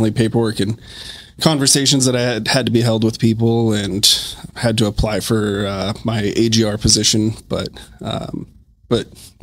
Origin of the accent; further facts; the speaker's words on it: California, United States; now in Washington, United States; I was born and raised in California